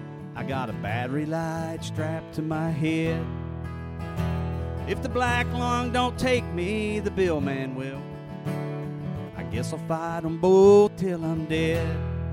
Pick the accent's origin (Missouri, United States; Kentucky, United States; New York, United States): Kentucky, United States; I grew up, as I told you, I'm from Eastern Kentucky, and anybody here know what a coal camp is?